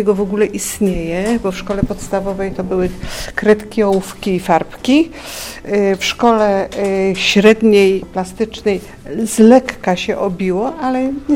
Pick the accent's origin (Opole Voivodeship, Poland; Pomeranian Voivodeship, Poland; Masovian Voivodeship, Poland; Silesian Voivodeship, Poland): Pomeranian Voivodeship, Poland; Gdynia; Ja jestem z Gdyni, stąd. I tą Gdynię czuję całą sobą i dlatego ją maluję.